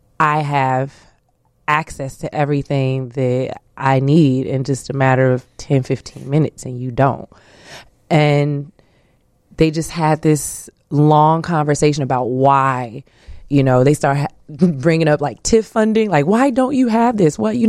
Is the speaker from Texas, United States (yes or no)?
no; Inglewood, California, United States; Because, you know, being from Inglewood, growing up in Inglewood...